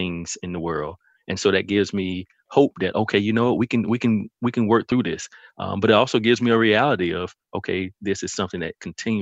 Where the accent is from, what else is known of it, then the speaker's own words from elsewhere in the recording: Millen, Georgia, United States; Well, one quick thing to say is I come from Millen, Georgia. I graduated with segregated proms in 1999.